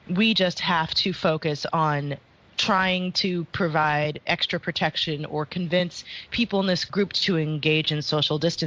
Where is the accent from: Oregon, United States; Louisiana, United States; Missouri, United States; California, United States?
Missouri, United States; St. Louis; I'm from St. Louis, Missouri, and the hometown newspaper, the St. Louis Post-Dispatch, had a story yesterday